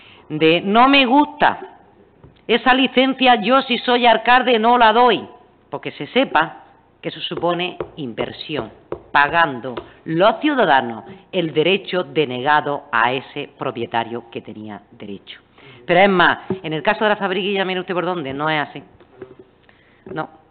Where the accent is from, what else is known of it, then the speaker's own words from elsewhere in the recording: Níjar, Andalusia, Spain; porque soy de Níjar, no como algunos que vienen de Barcelona